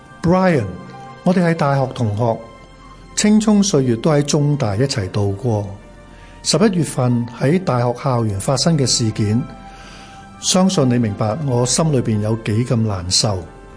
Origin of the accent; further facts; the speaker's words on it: Hong Kong; 我衷心希望我们这个生于斯长于斯的香港会变得更好。